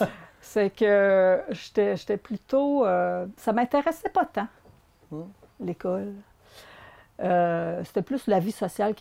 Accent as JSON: {"language": "French", "town": "Victoriaville", "region": "Quebec", "country": "Canada", "tie": "born or raised there", "said": "Donc, à 4 ans, je suis déménagée à Victoriaville. Donc, okay. J'ai fait toute mon enfance, adolescence à Victoriaville."}